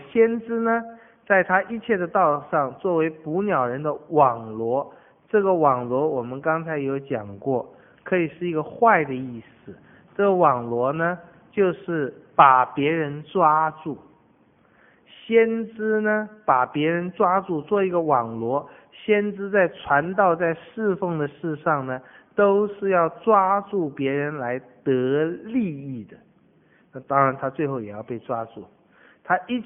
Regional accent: Taipei, Taiwan; 我们小时候在台北看到哪一家有葡萄

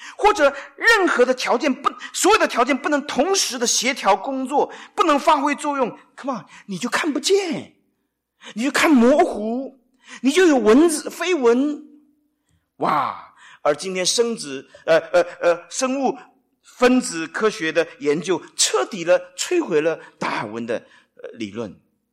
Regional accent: China

